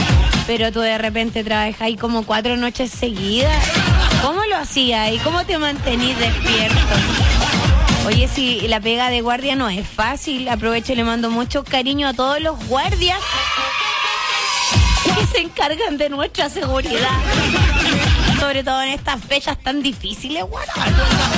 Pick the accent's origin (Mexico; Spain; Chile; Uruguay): Chile; Ya, somos chilenos.